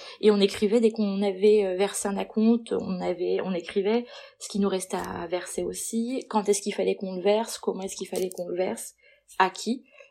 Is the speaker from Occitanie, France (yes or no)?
yes; Perpignan, Occitanie, France; born there; puisque moi je suis née à Perpignan.